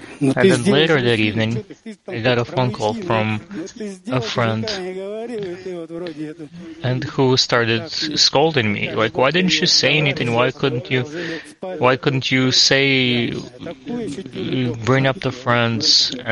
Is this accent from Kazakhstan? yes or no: yes; Kazakhstan; Hello. I'm from Kazakhstan.